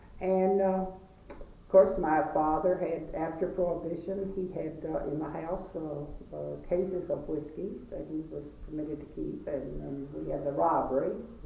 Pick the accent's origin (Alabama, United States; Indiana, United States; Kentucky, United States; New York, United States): Kentucky, United States; Early Times; I was born in Early Times, Kentucky, which was, of course, a little, I don't think it was, I don't know what it was. It was just a post office, I suppose, and a distillery. And I went to school briefly at, for several years, at the country school across the way